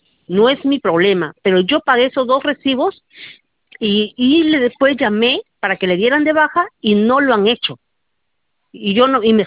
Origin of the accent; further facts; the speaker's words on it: Piura, Peru; yo soy de Piura.